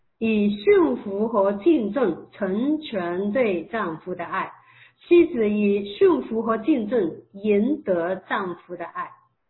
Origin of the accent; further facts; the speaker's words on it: South China, China; 我们两个他是北方人，我是南方人